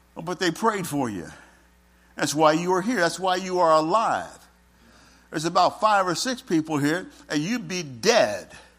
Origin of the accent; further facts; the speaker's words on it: Cincinnati, Ohio, United States; You see, I grew up in Cincinnati, Ohio, in a completely different culture, a completely different environment.